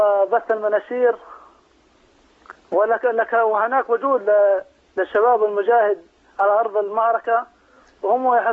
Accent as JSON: {"language": "Arabic", "town": "Gaza", "region": "Gaza Strip", "country": "Palestine", "lives_now": "Rafah, Palestine", "said": "صحيح، أنا من أهل غزة وسكن رفح"}